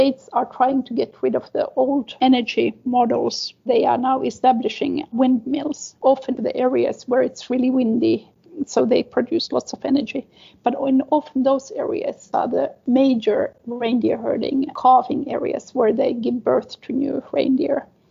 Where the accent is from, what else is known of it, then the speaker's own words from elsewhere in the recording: Finland; first language Sami; English is a second language; My mother tongue is Sami. And because I, at the age of 6, was taken from my Sami surroundings and put to the completely Finnish surrounding, so that has caused problems to me as an individual.